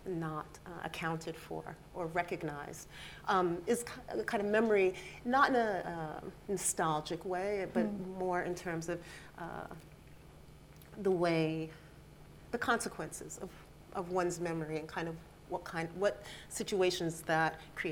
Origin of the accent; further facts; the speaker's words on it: East Coast, United States; also born or lived in California; in going to art school and kind of growing up on the East Coast and then going to graduate school on the West Coast in California